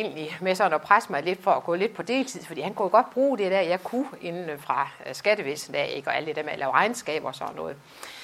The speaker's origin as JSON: {"language": "Danish", "town": "Aulum", "region": "Central Denmark Region", "country": "Denmark", "tie": "born or raised there", "also_born_or_lived": "Resen", "said": "Jeg er rigtig vestjyde. Jeg har faktisk boet i Vestjylland hele mit liv. Jeg er født i Resen op i Struer, men har boet i Aulum det meste af mit liv."}